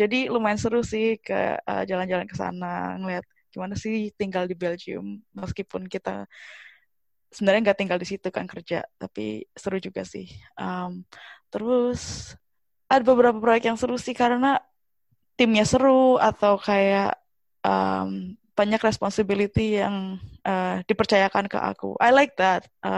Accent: Bekasi, West Java, Indonesia; moved away as an adult; now in Belfast, United Kingdom; aku asalnya dari Bekasi di Indonesia, terus pindah ke UK tahun 2012 untuk kuliah, terus sekarang kerja di Belfast di Irlandia Utara.

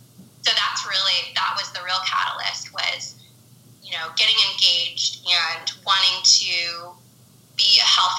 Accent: San Diego, California, United States; also born or lived in Los Angeles; I'm from Los Angeles originally, grew up in San Diego, and then came back to LA for college and adult life, and I've stayed here ever since.

